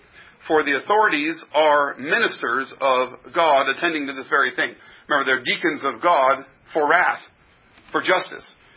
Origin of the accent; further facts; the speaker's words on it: United States; Though, I say that as an American, and we count our very beginning as something of a tax revolution as well.